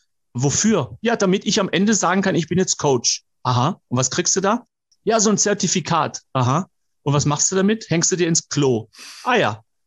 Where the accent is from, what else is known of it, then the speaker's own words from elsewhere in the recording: Baden-Württemberg, Germany; ich bin ja Schwabe